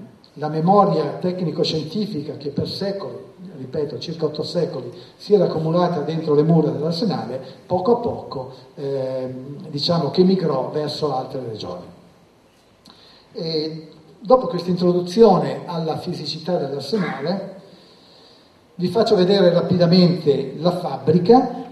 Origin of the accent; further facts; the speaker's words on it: Liguria, Italy; un mio conterraneo, io sono ligure